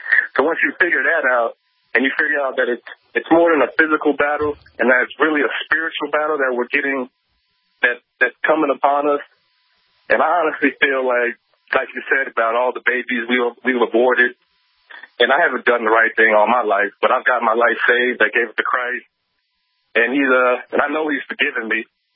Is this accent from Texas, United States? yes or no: yes; Texas, United States; now in Baltimore, United States; and I live in Baltimore now, and I grew up in Texas